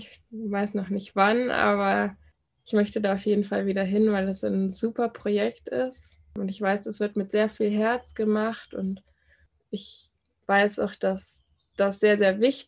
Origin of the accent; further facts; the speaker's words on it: Brazil; ich habe mir damals als kleines Kind in Brasilien schon hatte ich so einen Lebenstraum